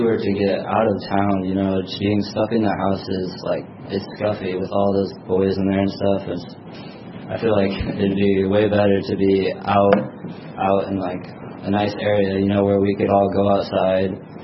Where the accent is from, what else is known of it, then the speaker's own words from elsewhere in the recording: Grinnell, Iowa, United States; I'm from Grinnell. I'm 16.